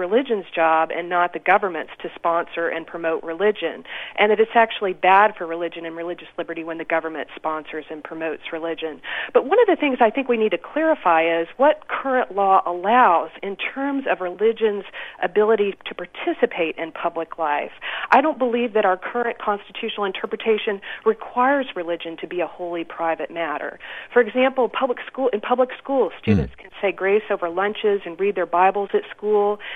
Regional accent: the South, United States; I grew up in the South, and I lived there for many years and now teach there.

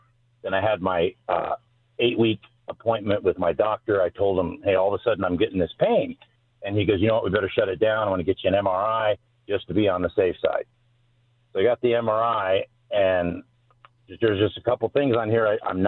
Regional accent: Ontario, California, United States; Ontario, California, Chaffee High School.

